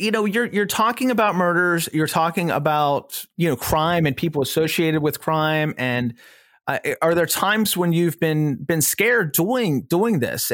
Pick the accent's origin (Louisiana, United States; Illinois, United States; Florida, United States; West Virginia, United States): West Virginia, United States; I am from West Virginia as well. I know that West Virginians are very friendly, but they're also very private.